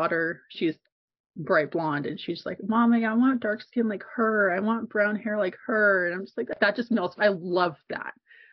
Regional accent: Rincon Valley, California, United States; I grew up in Rincon Valley. I went to Maria Carrillo High School, and it's like super white, super not diverse at all.

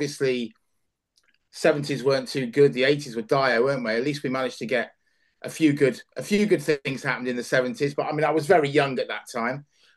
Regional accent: North West England, United Kingdom; I grew up in Lancashire, believe it or not.

